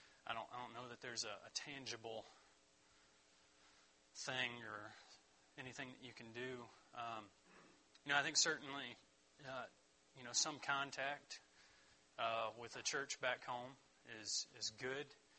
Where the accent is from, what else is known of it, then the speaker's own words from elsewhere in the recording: West Virginia, United States; born there; I was born in West Virginia.